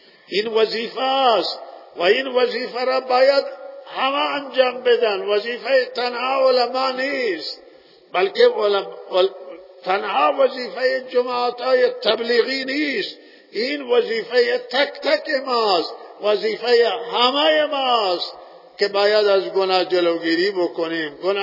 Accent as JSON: {"language": "Persian", "town": "Zahedan", "region": "Sistan and Baluchestan", "country": "Iran", "said": "در شهر خودمون زاهدان استان فساد بیداد میکنه"}